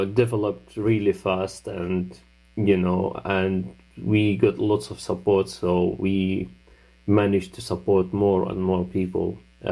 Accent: Gaza, Gaza Strip, Palestine; now in Manchester, United Kingdom; I am a Palestinian from Gaza, and I'm based in Manchester.

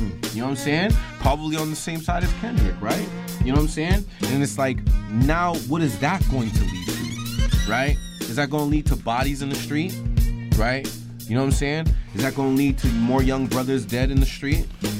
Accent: West Coast, Canada; I'm from Canada on the West Coast.

